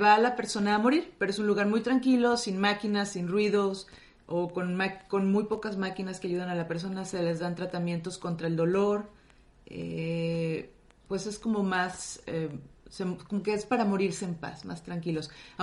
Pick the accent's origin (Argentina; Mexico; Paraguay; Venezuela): Mexico; northern Mexico; sí, soy mexicana, pero soy mexicana del norte de México.